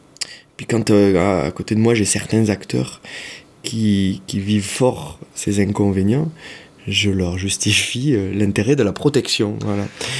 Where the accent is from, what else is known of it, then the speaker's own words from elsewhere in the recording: Piedmont, Italy; French is a second language; C'est peut-être aussi parce que j'y ai vécu mon enfance dans le Piémont